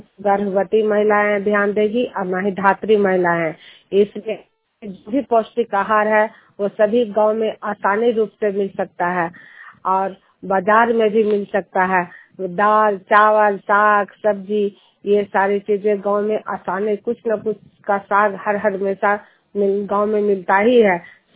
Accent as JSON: {"language": "Hindi", "region": "Bihar", "country": "India", "said": "मैं नालंदा जिला हिंसा प्रखंड जिलियार गांव के निवासी हूँ"}